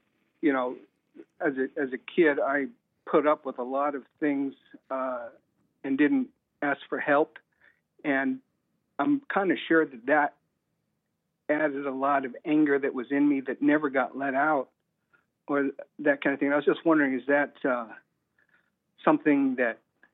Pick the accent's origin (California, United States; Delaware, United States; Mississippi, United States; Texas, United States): California, United States; now in Mexico; I'm an American. I'm from California, but I travel now. I'm retired and I travel the world. That's why I'm in Mexico.